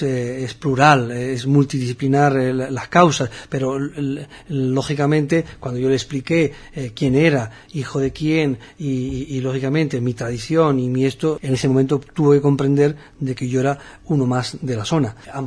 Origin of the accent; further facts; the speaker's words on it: Morocco; yo soy hijo de Marruecos, he vivido, todas mis generaciones han vivido aquí, y me siento marroquí, como ciudadano marroquí que era en ese momento.